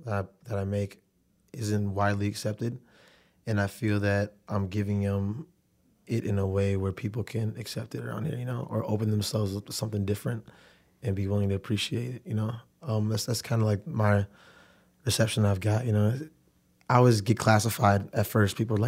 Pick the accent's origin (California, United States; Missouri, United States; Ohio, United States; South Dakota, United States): South Dakota, United States; Sioux Falls; Like, you're like, oh yeah, I came from Sioux Falls. I'm like, oh wow, man, for real? But then I come here and they're like, oh, you're just from Sioux Falls, you know?